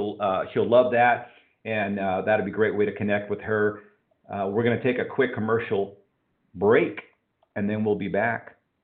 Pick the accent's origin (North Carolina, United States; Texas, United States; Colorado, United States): Texas, United States; Houston; I grew up in Bel Air.